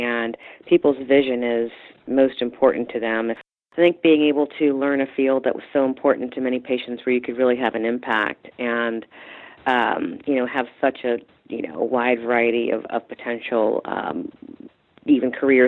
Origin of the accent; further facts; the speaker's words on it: Maryland, United States; I am originally from Maryland, and my Hopkins has been my first and only faculty job thus far. And my husband and his family are from Baltimore.